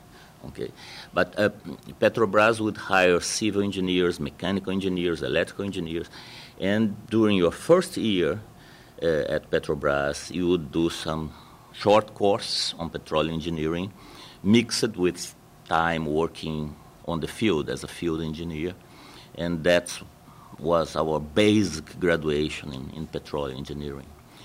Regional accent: Brazil; I'm originally from Brazil

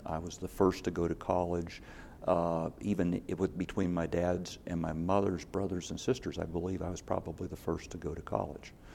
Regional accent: Pittsburgh, Pennsylvania, United States; But so I was born in 1951 in Pittsburgh.

